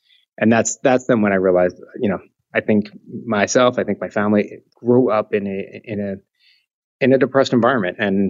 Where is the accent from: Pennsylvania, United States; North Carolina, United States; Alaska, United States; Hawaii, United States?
Pennsylvania, United States; Philadelphia; Being a young kid growing up in Philadelphia, who was gay but not out